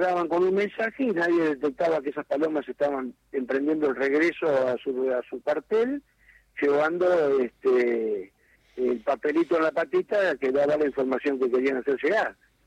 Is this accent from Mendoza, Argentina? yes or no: no; Mercedes, Buenos Aires Province, Argentina; Está en el radio de la zona, yo soy de Mercedes, y corremos con la gente de San Antonio de Areco, de Arrecife, de San Pedro, de Baradero